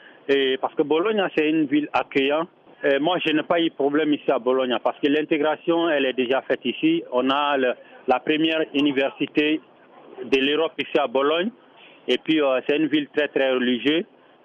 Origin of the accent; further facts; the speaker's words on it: Mali; moved away as an adult; also born or lived in Côte d'Ivoire / Libya; now in Italy; Je suis parti de Mali en 2012 pour aller en Côte d'Ivoire et je suis resté là-bas pendant 2 ans. Après, je suis venu en Libye. J'ai fait 8 mois en Libye et après Libye, je suis arrivé ici en Italie.